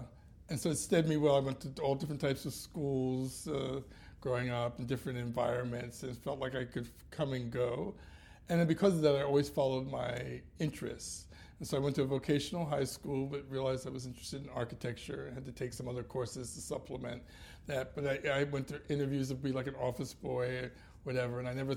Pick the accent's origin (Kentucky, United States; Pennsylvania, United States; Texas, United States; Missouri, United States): Pennsylvania, United States; Philadelphia; now in New York City, United States; I've lived in New York City since 1980. I grew up in Philadelphia, a very diverse and interesting neighborhood that had a lot of historic fabric that dates back to the colonial era.